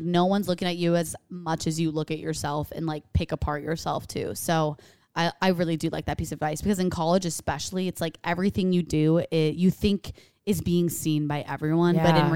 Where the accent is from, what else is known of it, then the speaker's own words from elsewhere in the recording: New York, United States; So we're from New York, you know, busy streets, lots of walking and a lot of Uber rides.